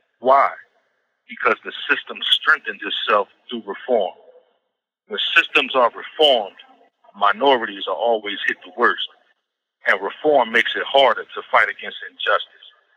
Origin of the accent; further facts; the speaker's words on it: Philadelphia, Pennsylvania, United States; I'm from Philadelphia.